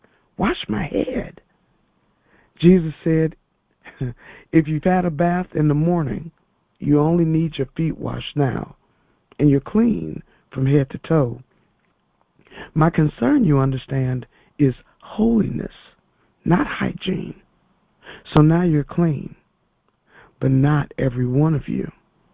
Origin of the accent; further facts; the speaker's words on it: Chicago, Illinois, United States; I was a really big basketball fan, I'm from Chicago.